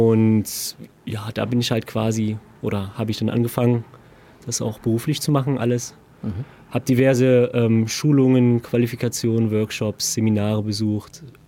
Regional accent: Schmölln, Thuringia, Germany; now in Essen, Germany; Also ursprünglich komme ich aus Schmölln, das ist eine kleine Stadt in Thüringen, Osten von Thüringen. Und wohnhaft bin ich in Essen.

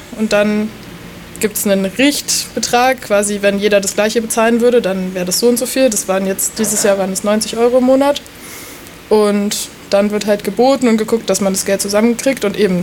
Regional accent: Berlin, Germany; aber ich bin halt in Berlin aufgewachsen

